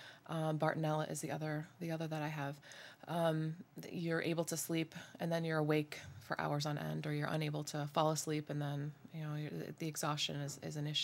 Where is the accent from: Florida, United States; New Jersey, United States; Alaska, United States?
New Jersey, United States; I'm actually from New Jersey, which is very common.